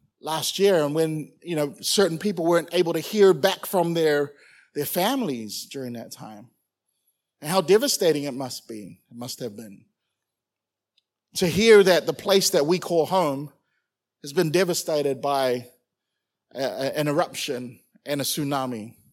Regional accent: Auckland, New Zealand; I grew up in Auckland. If anything was to happen in Auckland, you immediately think about your family, your friends back home.

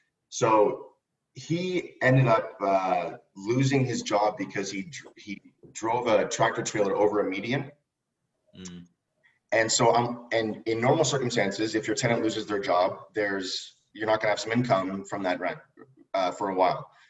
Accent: Mississauga, Ontario, Canada; Sorry, no, I grew up in Mississauga.

